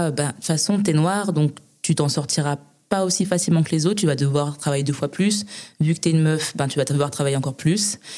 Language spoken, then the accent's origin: French; Strasbourg, Grand Est, France; Alors, je suis née à Strasbourg en 89.